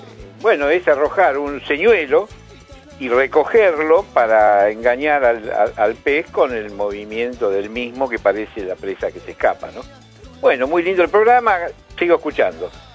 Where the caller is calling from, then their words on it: Buenos Aires, Argentina; Hola, hombres de pesca